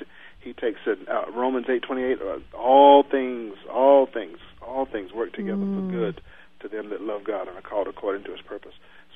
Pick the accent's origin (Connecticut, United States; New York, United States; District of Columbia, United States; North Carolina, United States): North Carolina, United States; Troy; In my hometown where I grew up in the backwoods of North Carolina in a little town called Troy.